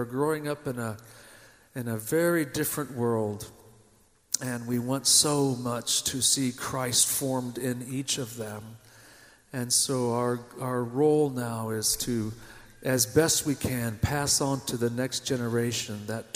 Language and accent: English; Argentina; We're 2 of 5 missionary kids. We grew up in Argentina.